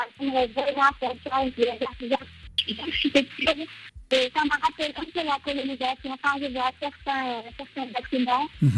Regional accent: Saint-Louis, Senegal; j'aimerais un peu parler de la ville de Saint-Louis, c'est ma ville natale.

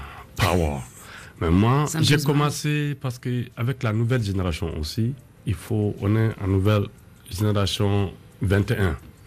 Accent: Garana, Ségou, Mali; J'étais à Garana, dans mon village natal, dans la région de Sékou. Il y a une fleuve Niger qui passe dans notre village.

